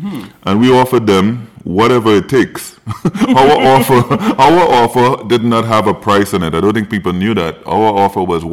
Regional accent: Trinidad & Tobago; moved away as an adult; now in Guelph, Canada; I've been in Guelph since about 1987 as an international student, and I ended up living in Guelph. I came from Trinidad and Tobago.

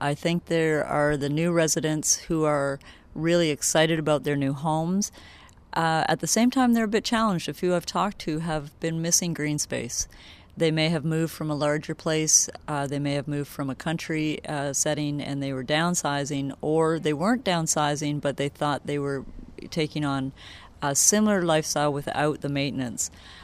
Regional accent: Guelph, Ontario, Canada; I live in Ward 1. I was born in Guelph and raised here, but I've also had the opportunity to live, work, and travel in other parts of the world

